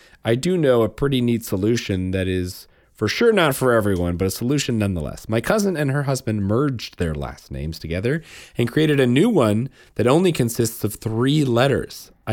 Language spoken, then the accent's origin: English; Windsor, South East England, United Kingdom; born there; I was born in Windsor. Did you know that?